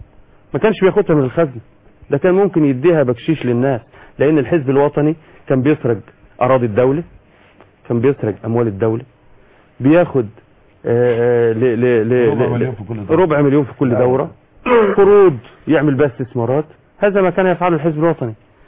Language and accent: Arabic; Beheira, Egypt; احنا مثلا من البحيرة ساكنين في شقة بعيد عن المجلس